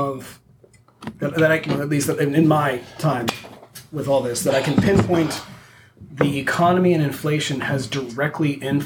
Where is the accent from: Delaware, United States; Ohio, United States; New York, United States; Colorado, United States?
Colorado, United States; You know, so I'm from Colorado originally, and we had a huge boom when I was growing up for all the microbrews.